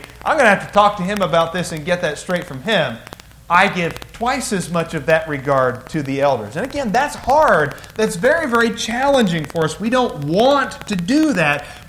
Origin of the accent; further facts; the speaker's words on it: United States; I'm an American just like you.